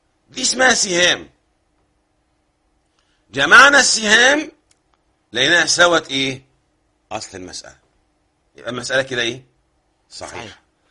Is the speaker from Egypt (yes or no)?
yes; Egypt; اللي احنا مصريين